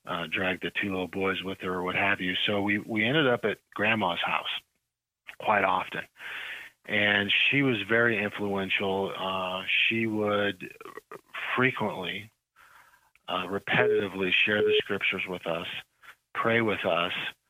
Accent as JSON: {"language": "English", "town": "Princeton", "region": "Illinois", "country": "United States", "tie": "born or raised there", "said": "It's a place called Princeton, right on Interstate 80, about 100 miles southwest of Chicago and 40 miles east of the Quad Cities. It hasn't changed much, believe it or not, since we left in 1977."}